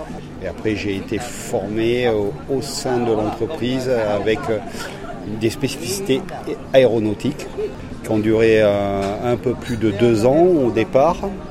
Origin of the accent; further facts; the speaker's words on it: Le Taillan-Médoc, Nouvelle-Aquitaine, France; also born or lived in Bordeaux; Je suis né sur Bordeaux et après j'ai été enfant, je me suis retrouvé au Taillon-Médoc, en lisière de forêt, où j'ai passé une enfance assez heureuse, tranquille, sans problème.